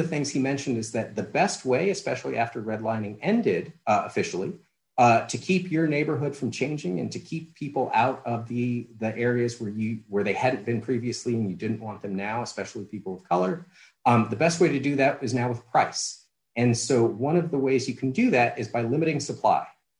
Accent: California, United States; So as a Californian, as we grapple with our housing crisis

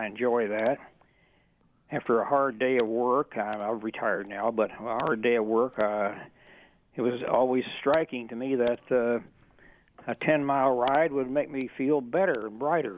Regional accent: Kentucky, United States; Rode back to my hometown in Kentucky, which was 450 miles, did that in 4 days

